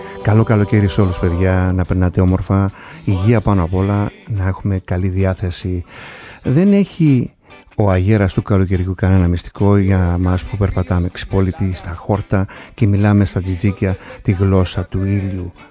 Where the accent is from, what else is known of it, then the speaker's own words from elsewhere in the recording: Kasos, South Aegean, Greece; Αναχωρώ για το νησί μου την Κάσο.